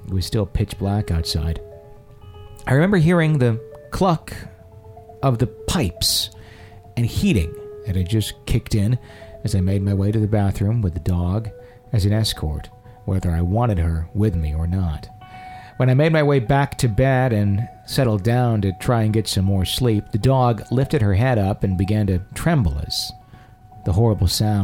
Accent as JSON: {"language": "English", "town": "Fond du Lac", "region": "Wisconsin", "country": "United States", "tie": "born or raised there", "said": "There was a hotel in my hometown in Fond du Lac, Wisconsin"}